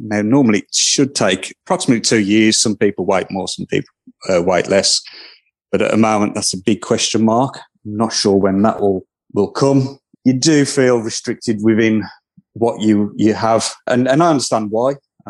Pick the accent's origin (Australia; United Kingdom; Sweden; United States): United Kingdom; England; now in Yorkshire, United Kingdom; because I moved from the Midlands to Yorkshire not so long ago, just after I lost my sight.